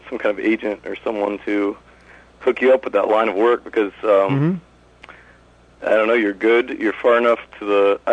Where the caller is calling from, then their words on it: Columbus, Ohio, United States; Columbus, Ohio.